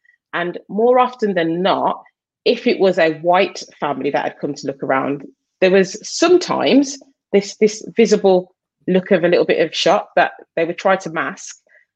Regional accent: Birmingham, West Midlands, United Kingdom; accent: Brummy; where I am, which is in Birmingham, if people can't tell by my Brummy 0121 accent

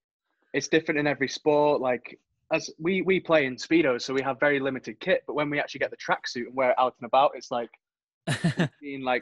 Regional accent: Manchester, North West England, United Kingdom; I'm from Manchester for people that are listening.

